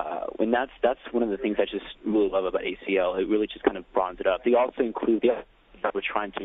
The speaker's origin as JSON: {"language": "English", "town": "Austin", "region": "Texas", "country": "United States", "said": "I'm a tech who goes to school up north. Uh-huh. So I'm from Austin."}